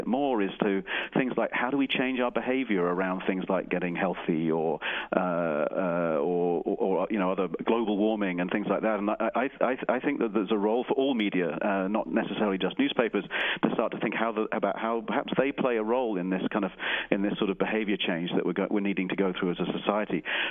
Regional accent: United Kingdom; now in United States; having moved from my home country, the UK, to America

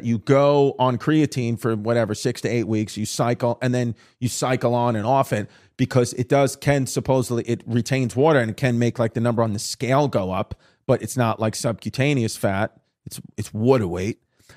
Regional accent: New York, United States; When you're doing the comedy clubs in whatever city you're from, we're from New York

